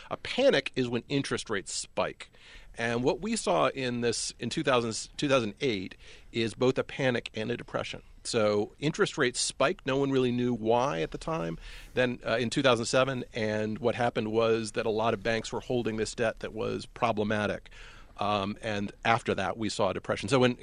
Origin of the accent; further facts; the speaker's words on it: Sanford, Florida, United States; also born or lived in Miami; I am a Floridian, actually. I was raised in Florida, raised in Sanford, and lived in Miami for a while.